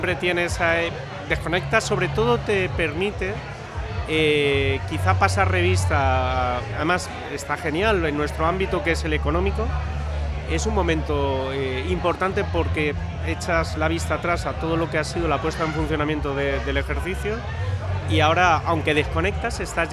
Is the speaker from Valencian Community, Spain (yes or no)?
yes; Elche, Valencian Community, Spain; yo para mí soy de Elche y además de desde pequeñito nací aquí, y con lo cual vivo el Elche